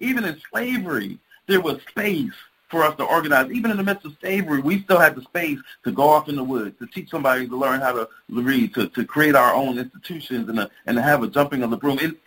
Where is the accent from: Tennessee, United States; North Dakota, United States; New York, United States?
New York, United States; Bronx; moved away as an adult; I'm born and raised in the North, from the Bronx, New York, and I've lived in the South for the last 22 years.